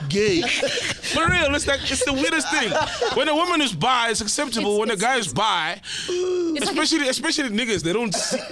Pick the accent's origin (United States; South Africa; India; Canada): South Africa; You know, but now, as a South African, I don't feel it that much.